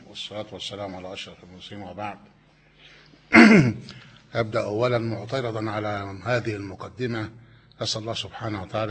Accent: Talbiya, Giza Governorate, Egypt; born there; العبد الفقير هو … من مواليد الطالبية. الأم أصلا من محافظة القليوبية، والوالد رحمه الله من سكان مدينة الدقي

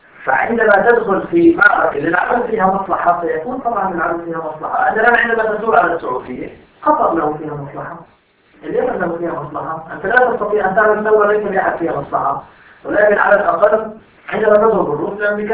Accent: Syria; عندنا في سوريا ممكن الناس تموت من اجل الخلاف على التجاره

